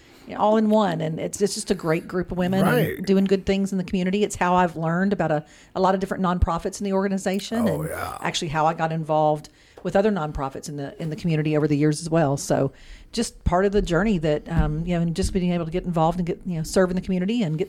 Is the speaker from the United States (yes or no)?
yes; Natchitoches, Louisiana, United States; But I was born and raised in Natchitoches.